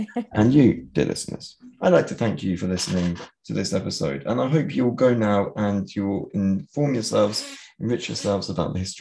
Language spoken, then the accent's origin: English; United Kingdom; moved away; if I ever go back to the UK, there is like this soft spot for my hometown. There's a soft spot for the places I used to go when I was a kid.